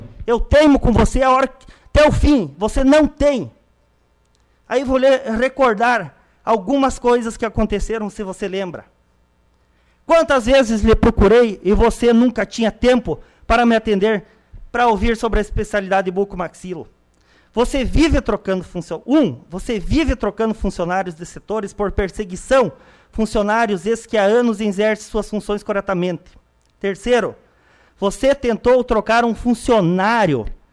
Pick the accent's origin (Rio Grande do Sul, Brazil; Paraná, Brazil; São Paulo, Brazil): Rio Grande do Sul, Brazil; Três Passos; Sou morador local, nascido e criado em Três Passos